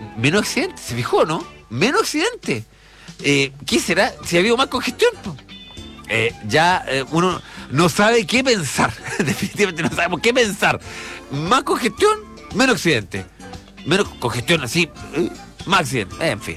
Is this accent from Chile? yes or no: yes; Chile; Como raza, como nosotros, como chilenos.